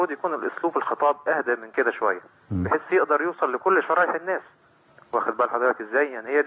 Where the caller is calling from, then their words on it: Alexandria, Alexandria Governorate, Egypt; أنا بكلمك من اسكندرية يا فندم